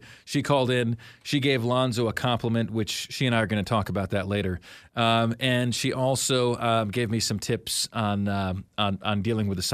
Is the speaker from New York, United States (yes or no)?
yes; Syracuse, New York, United States; born there; I was born, and you guys don't know this, I was born in Syracuse, New York, okay?